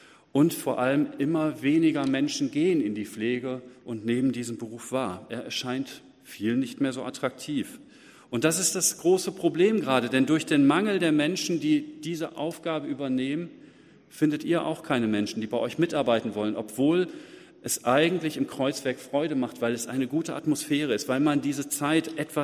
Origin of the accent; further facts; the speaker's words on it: Essen, North Rhine-Westphalia, Germany; moved away as an adult; also born or lived in Hamburg / Aachen / Wuppertal; now in Oldenburg, Germany; 19 Jahre bin ich aufgewachsen in Essen. Dann habe ich eine Zeit in einem Städtchen im Schwabenländle gewohnt, dann in Hamburg, in der Nähe von Berlin, in Aachen, in Wuppertal, wieder ein paar Jahre in Essen und jetzt die letzten 9 Jahre hier